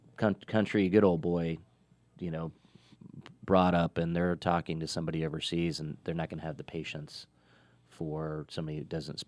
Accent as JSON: {"language": "English", "country": "United States", "said": "And as an American, I'm proud to see that continues."}